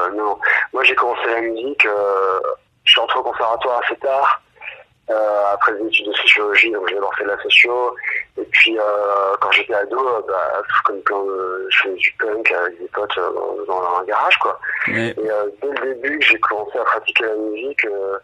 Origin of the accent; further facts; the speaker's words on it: Bordeaux, Nouvelle-Aquitaine, France; now in Paris, France; moi je suis bordelais à base et puis je suis monté à Paris pour me former au centre de musique Didier Lockwood.